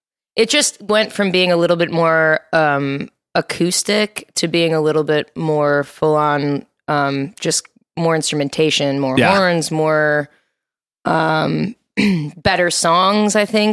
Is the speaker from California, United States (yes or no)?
no; Chicago, Illinois, United States; now in Nashville, United States; I'm from Chicago originally.